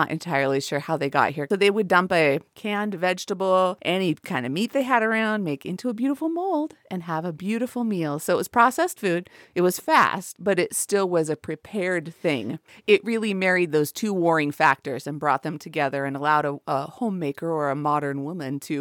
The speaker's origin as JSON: {"language": "English", "region": "Pacific Northwest", "country": "United States", "said": "So I'm from the Northwest and Southerners have a really different palate than I do."}